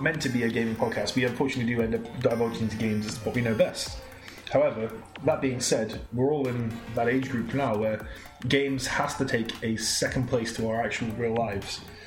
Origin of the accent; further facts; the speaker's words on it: England, United Kingdom; Like, he doesn't obviously know I'm from England.